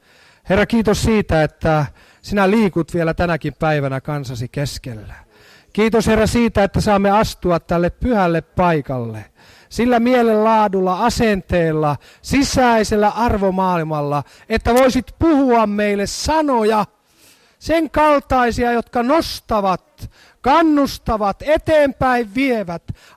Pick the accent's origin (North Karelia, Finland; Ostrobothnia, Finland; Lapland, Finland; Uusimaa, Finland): Ostrobothnia, Finland; Minä en tiedä, kun tulen Pohjanmaalta, jossa ihmiset ovat hyvin avoimia ja välittömiä, niin siellä halataan yleensä.